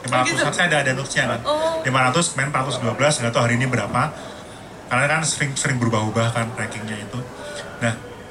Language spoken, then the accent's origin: Indonesian; Bandung, West Java, Indonesia; karena saya besar di Bandung itu kan